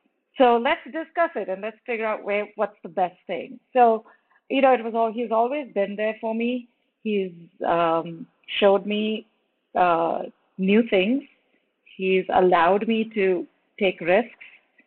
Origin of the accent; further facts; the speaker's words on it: India; I went to a Montessori school. That was my first school when I was growing up in India.